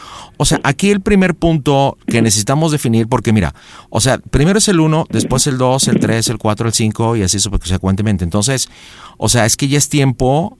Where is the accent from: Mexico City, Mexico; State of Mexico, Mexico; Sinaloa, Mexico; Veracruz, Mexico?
Mexico City, Mexico; Vivimos dentro del área metropolitana, yo soy de la Ciudad de México, mi esposa también.